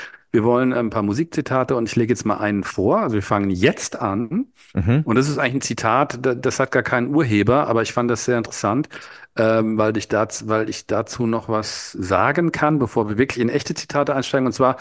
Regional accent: Darmstadt, Hesse, Germany; also born or lived in Osnabrück; weil das jemand aus Darmstadt hier ist, aus meiner Heimatstadt, was nicht ganz stimmt, meine Heimatstadt ist Osnabrück, aber ich bin hier groß geworden.

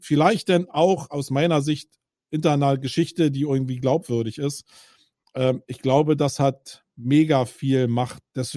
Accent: Berlin, Germany; ich bin Berliner

